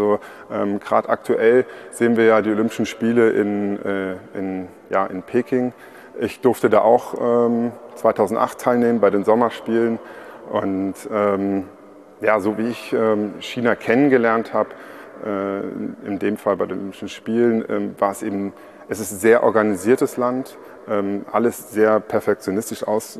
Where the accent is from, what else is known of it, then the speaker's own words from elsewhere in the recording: Trier, Rhineland-Palatinate, Germany; ich komme ja aus Trier